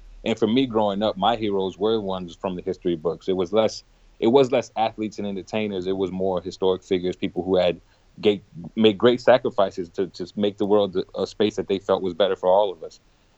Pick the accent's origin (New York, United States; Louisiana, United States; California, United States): Louisiana, United States; New Orleans; I'm from New Orleans, and New Orleans is a very cultural-rich city full of art and soul.